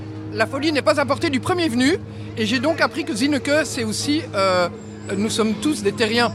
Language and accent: French; Auvergne-Rhône-Alpes, France; Ben, je viens du département de l'Isère, donc en France